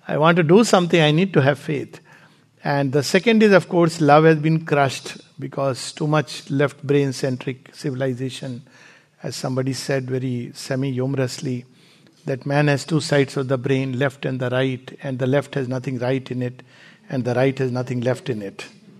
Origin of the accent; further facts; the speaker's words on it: India; And I'm saying this not just because I'm an Indian